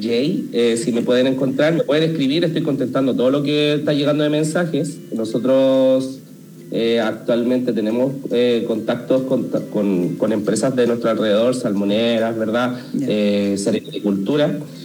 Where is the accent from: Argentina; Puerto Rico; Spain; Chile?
Chile; Melipilla, Santiago Metropolitan Region; también cuando han ido a mi ciudad natal, yo soy de Melipilla, y también he tenido la oportunidad de verlo.